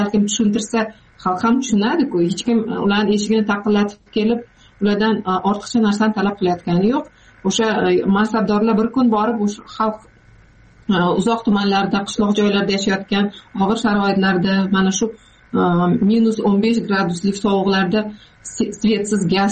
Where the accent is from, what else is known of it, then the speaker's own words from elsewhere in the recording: Jizzakh Region, Uzbekistan; Bolalik Jizzaxda katta bo'lganmiz, Zardor tumanida.